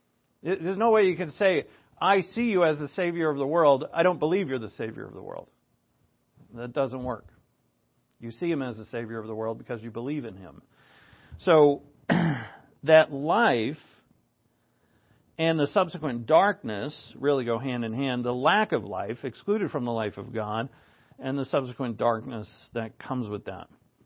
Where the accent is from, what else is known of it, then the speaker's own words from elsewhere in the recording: United States; I'm not really of this nation. I mean, I'm American, yeah, but my true country is in heaven.